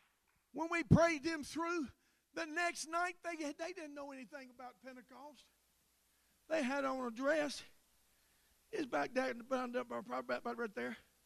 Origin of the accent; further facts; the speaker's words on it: Longview, Texas, United States; You're from Houston, I'm from Longview, amen.